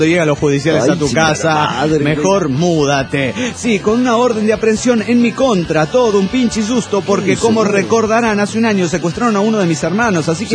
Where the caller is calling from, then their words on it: Monterrey, Nuevo León, Mexico; de Monterrey, Nuevo León, México.